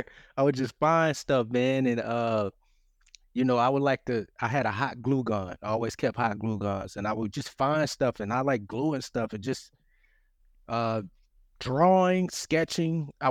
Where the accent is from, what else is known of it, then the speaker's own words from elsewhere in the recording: Detroit, Michigan, United States; I'm from Detroit, Michigan. So I start going to Wayne State University